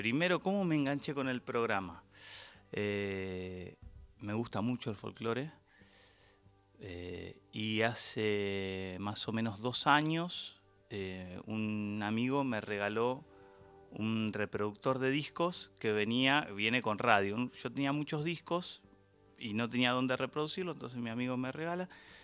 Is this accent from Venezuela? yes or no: no; La Plata, Buenos Aires Province, Argentina; Soy de La Plata.